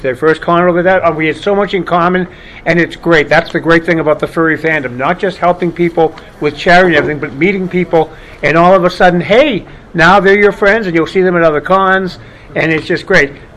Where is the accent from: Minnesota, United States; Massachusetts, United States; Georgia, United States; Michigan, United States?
Massachusetts, United States; Boston; I'm from the North Shore of Boston.